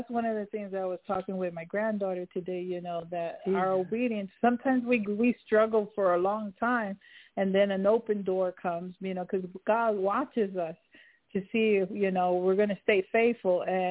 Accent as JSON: {"language": "English", "region": "New York", "country": "United States", "said": "Because I'm from New York, so I know how those storms are."}